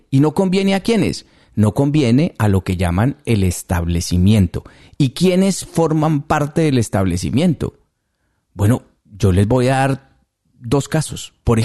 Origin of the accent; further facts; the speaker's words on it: Colombia; a mí como periodista, pero sobre todo como colombiano.